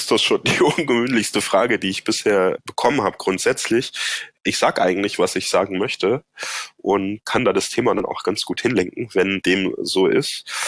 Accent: Baden-Württemberg, Germany; Ja, ich komme ja aus dem Badischen ursprünglich

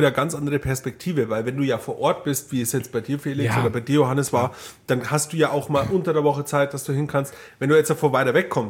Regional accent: Neumarkt, Bavaria, Germany; also jetzt komme ich aus Neumarkt, da haben wir halt das lokale Volksfest

